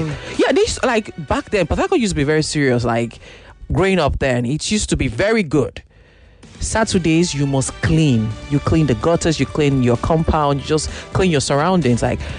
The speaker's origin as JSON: {"language": "English", "town": "Port Harcourt", "region": "Rivers", "country": "Nigeria", "tie": "born or raised there", "said": "Well, I remember growing up in Port Harcourt those days."}